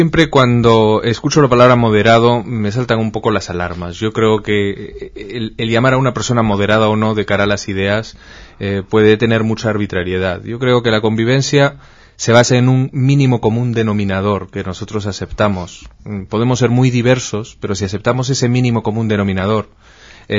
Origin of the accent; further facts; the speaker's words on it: Peru; moved away as an adult; also born or lived in United States; now in Spain; Salí del Perú con 19 años, estuve 7 en los Estados Unidos y ya casi 17 aquí en España.